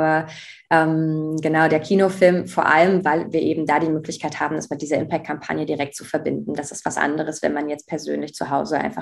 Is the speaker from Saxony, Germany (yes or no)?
yes; Saxony, Germany; hier in Sachsen, in meinem Heimatbundesland.